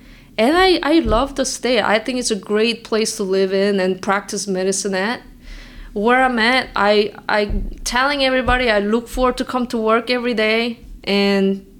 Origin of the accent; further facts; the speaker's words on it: South Korea; also born or lived in Ecuador; I'm originally from South Korea. I wasn't born in South Korea, though everybody thinks I was born in South Korea, but I was actually born in Ecuador.